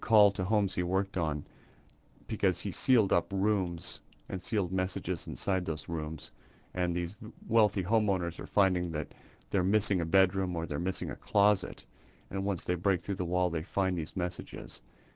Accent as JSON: {"language": "English", "region": "Washington", "country": "United States", "tie": "born or raised there", "said": "I was raised in Eastern Washington, where we had the whole urban cowboy thing."}